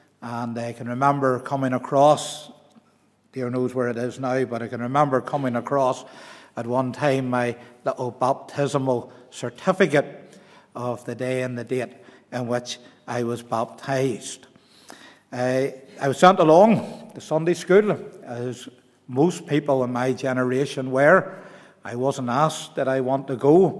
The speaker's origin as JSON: {"language": "English", "town": "Belfast", "region": "Northern Ireland", "country": "United Kingdom", "tie": "born or raised there", "accent": "Belfast", "said": "It has greatly mellowed over the years, but I'm East Belfast born and bred. My accent started to change a little bit. The broadness, the Belfast end went out when I went to college at the Whitfield"}